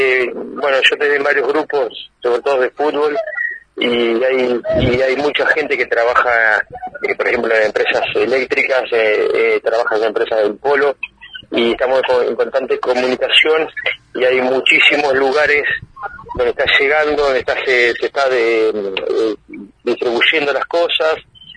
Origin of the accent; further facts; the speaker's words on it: Bahía Blanca, Buenos Aires Province, Argentina; also born or lived in Punta Alta; Nacido y criado en Bahía y en Punta Alta.